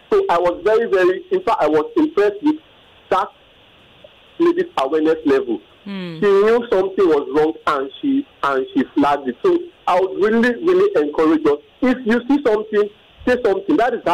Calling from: Alakpere, Lagos, Nigeria; I'm calling from Alakpere.

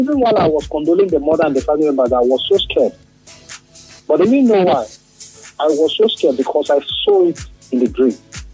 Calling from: Port Harcourt, Rivers, Nigeria; I'm calling from Port Harcourt.

